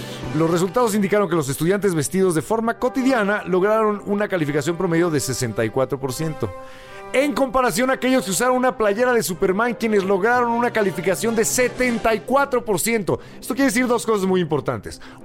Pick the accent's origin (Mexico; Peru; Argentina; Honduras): Mexico; soy mexicano